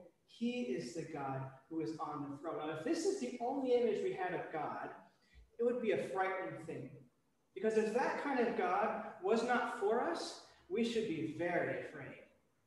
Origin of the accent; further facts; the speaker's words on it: United States; So you can tell by my accent, I'm American.